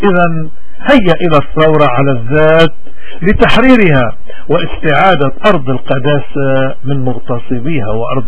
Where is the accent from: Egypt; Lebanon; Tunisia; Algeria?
Lebanon; إذا شو المطلوب منا نحن كلبنانيين؟